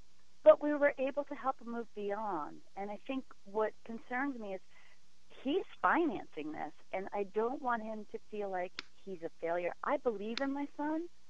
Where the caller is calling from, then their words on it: Little Falls, New Jersey, United States; I'm calling from Little Falls, New Jersey.